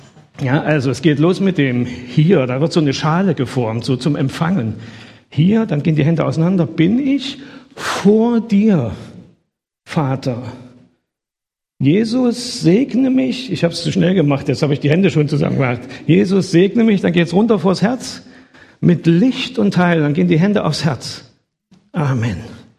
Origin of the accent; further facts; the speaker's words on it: Halle, Saxony-Anhalt, Germany; Das ist der August Hermann Franke in Halle-Saale in meiner Heimatstadt.